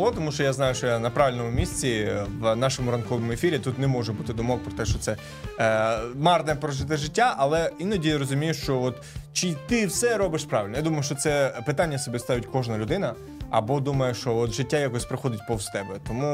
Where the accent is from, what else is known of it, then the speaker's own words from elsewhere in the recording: Bilhorod-Dnistrovskyi, Odesa Oblast, Ukraine; Моє рідне місто Керман. Не хочу використовувати слово Білгород. Зараз можу неправильно зрозуміти, але Білгород-Дністровський, це біля Одеси.